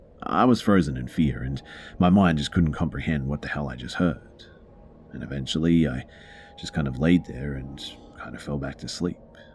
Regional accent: Malaysia; I'm from Malaysia and we don't have foxes here.

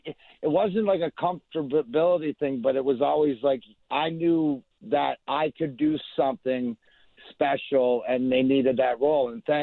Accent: Leamington, Ontario, Canada; I got to work out here because I'm from Leamington, so I would come over all summer.

